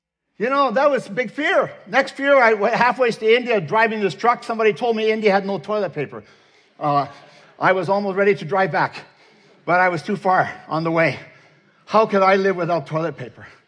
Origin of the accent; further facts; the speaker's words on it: Netherlands; also born or lived in Southern Alberta, Canada; now in Canada; I'm from Holland. You know, if you're not Dutch, you're not much. Well, I was brought up with that saying.